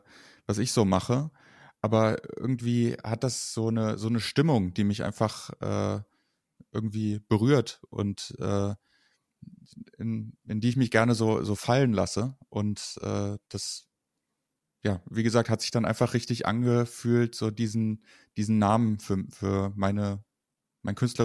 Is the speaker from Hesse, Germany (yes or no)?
yes; Kassel, Hesse, Germany; ich komme aus Kassel und bin auch ganz froh, dass ich hierher komme. Also ich wohne gerne hier.